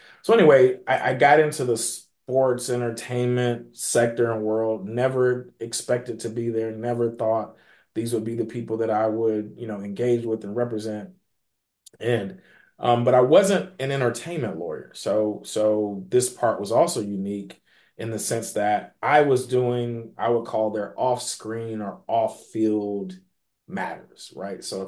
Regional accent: Atlanta, Georgia, United States; So I am an Atlanta kid, not a kid anymore, but I'm from Atlanta, Georgia, here in the United States.

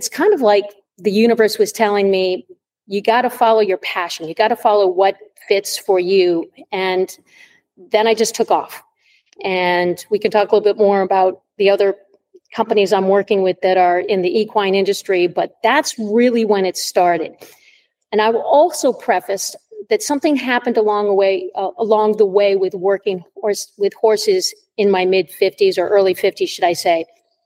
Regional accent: Massachusetts, United States; I have a background with horses. I grew up riding them in Massachusetts and gave it up in college.

